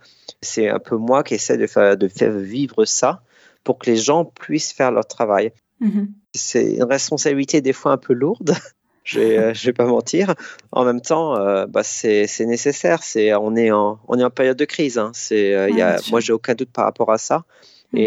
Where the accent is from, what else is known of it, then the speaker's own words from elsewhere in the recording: France; now in United Kingdom; en tant que Français ou Européen au Royaume-Uni.